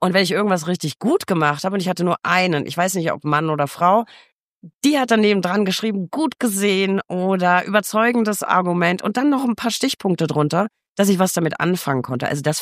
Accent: Bavaria, Germany; born there; Ich bin ja in Bayern geboren.

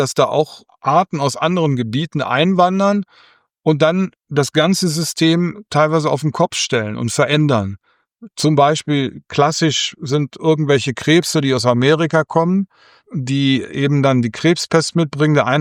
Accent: North Rhine-Westphalia, Germany; weil ich gebürtiger Niederrheiner bin und am Niederrhein lebe.

